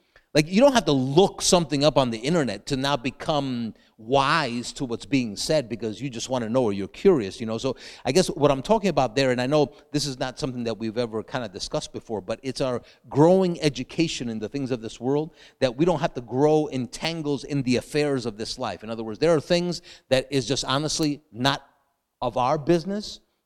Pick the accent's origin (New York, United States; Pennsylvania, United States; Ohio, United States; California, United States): New York, United States; New York City; also born or lived in Dominican Republic; I grew up in New York City. From there, we went to Dominican Republic.